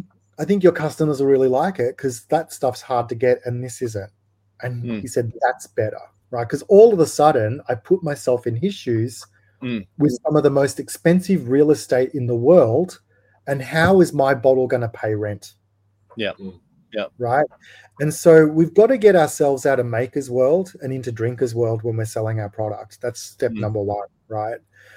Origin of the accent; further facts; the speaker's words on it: Australia; well, I'm Australian, I make great whiskey, it's craft, it's got lots of awards